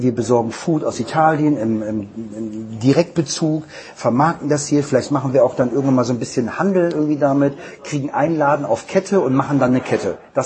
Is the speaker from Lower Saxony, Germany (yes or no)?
yes; Hanover, Lower Saxony, Germany; born there; Also, dass ich in Hannover geboren bin, ist, glaube ich, eher uninteressant und sollte man vielleicht nicht nach außen hinhängen. Aber ich liebe Hannover.